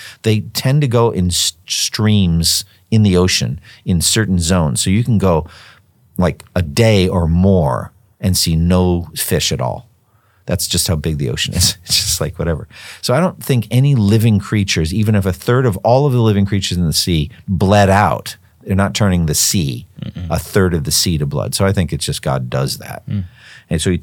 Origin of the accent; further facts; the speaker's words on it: Massachusetts, United States; I come from Massachusetts, same thing there, Cape Cod, Maine, lobsters, all that.